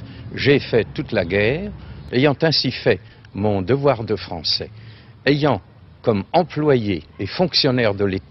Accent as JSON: {"language": "French", "town": "Ingersheim", "region": "Grand Est", "country": "France", "tie": "born there", "said": "Je suis né à Ingersheim, près de Colmar, en 1908. Fait donc partie de cette catégorie d'Alsaciens qui sont soumis à l'obligation de justification de nationalité en vertu du traité de Versailles."}